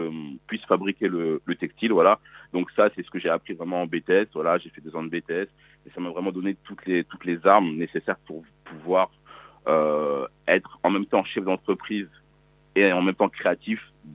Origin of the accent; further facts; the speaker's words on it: Benin; je suis originaire du Bénin, pays d'Afrique de l'Ouest.